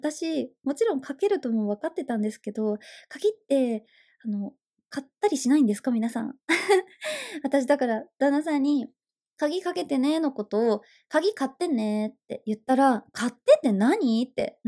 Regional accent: Hokkaido, Japan; moved away; 私北の大地が出身で、その後に関東に移住はしたんですけど、だから、そうだな、北海道弁？

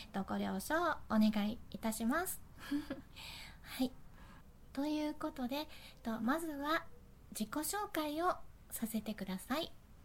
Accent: Fukuoka, Japan; accent: Hakata dialect; で出身地は福岡です。はい、なので博多弁を喋れるとよ

